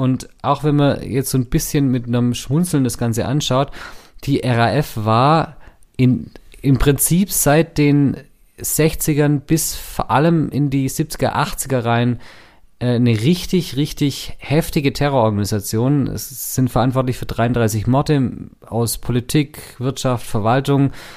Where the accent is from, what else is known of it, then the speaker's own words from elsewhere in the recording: Stuttgart, Baden-Württemberg, Germany; da ich da aufgewachsen bin, bin ich praktisch im Schatten dessen aufgewachsen.